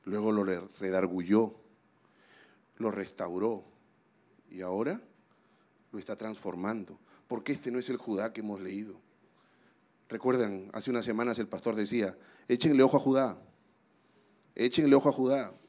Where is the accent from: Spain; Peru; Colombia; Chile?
Peru; Y volví al Perú y tomé la decisión de renunciar a todo lo que yo había construido en ese país, en mi país.